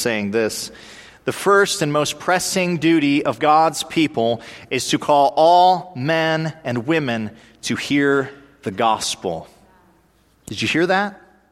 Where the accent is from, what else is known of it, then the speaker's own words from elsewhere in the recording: North Dakota, United States; moved away as an adult; also born or lived in California; We're from North Dakota originally. We've been gone now 7 years. We were in California for three at the Master's Seminary and then came out here and been able to serve at First Baptist.